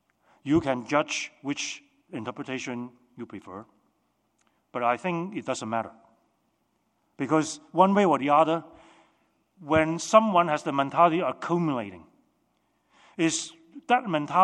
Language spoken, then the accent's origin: English; Hong Kong; I grew up in Hong Kong.